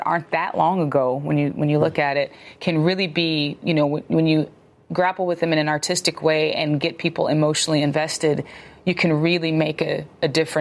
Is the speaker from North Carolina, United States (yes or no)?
yes; North Carolina, United States; I mean, I'm from North Carolina, and we did not learn this in school.